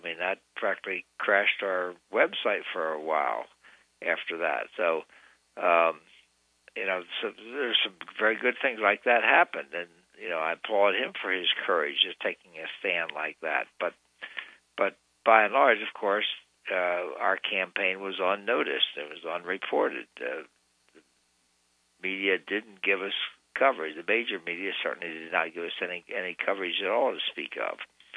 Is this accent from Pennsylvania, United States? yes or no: yes; Pennsylvania, United States; And Pennsylvania here, my home state, I'm proud to say